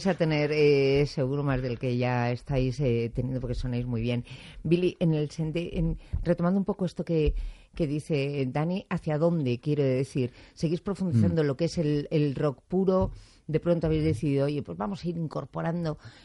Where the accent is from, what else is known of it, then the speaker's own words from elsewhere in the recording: Bilbao, Basque Country, Spain; Los gitanos son como los que somos de Bilbao, que nacemos donde queremos.